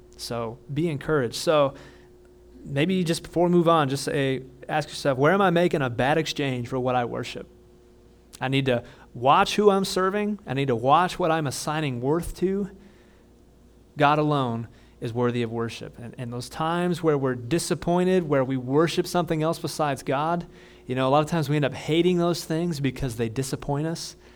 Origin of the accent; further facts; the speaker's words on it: Parma, Ohio, United States; There's a little farm down on Stearns Row that my mom used to take me to growing up in Parma over there.